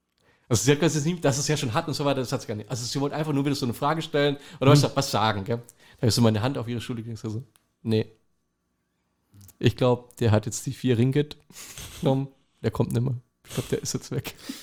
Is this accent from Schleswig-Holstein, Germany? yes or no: yes; Kiel, Schleswig-Holstein, Germany; Das ist das, womit wir in Anführungsstrichen in Kiel groß geworden sind.